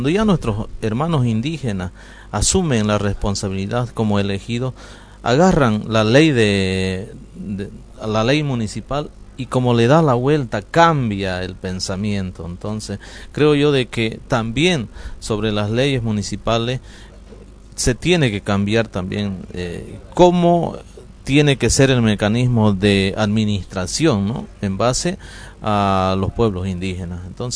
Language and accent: Spanish; San Miguel de Velasco, Santa Cruz, Bolivia; Hemos participado como San Miguel de Velasco, porque es mi pueblo, con la sigla de la OIC, ¿no? Y hemos logrado consolidar una gestión como pueblo indígena